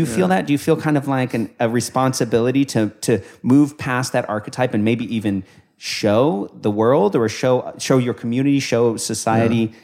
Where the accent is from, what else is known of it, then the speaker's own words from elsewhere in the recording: San Francisco, California, United States; We say Peter Pan complex in my hometown of San Francisco.